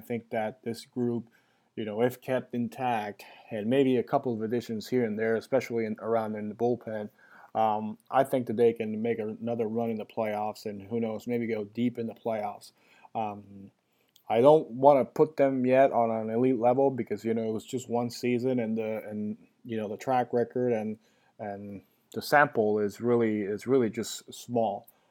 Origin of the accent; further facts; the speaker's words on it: Puerto Rico; I'm actually really proud to be a countryman of Carlos Correa, Puerto Rican. I was born in Puerto Rico.